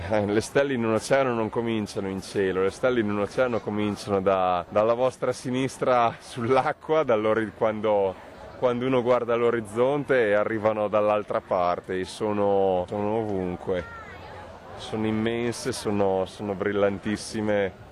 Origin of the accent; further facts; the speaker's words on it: Carpi, Emilia-Romagna, Italy; sono di Carpi, Modena. Sto facendo un giro intorno al mondo, i 5 continenti e i 3 oceani senza l'utilizzo di aerei.